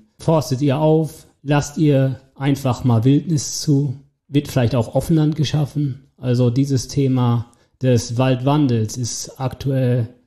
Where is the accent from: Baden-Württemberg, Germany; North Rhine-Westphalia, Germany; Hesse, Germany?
Hesse, Germany; Mich reizt einfach diese Mittelgebirgslandschaft. Sie ist gleichzeitig auch meine Heimat. Man ist einfach ganz tief mit dieser doch waldreichen Region verbunden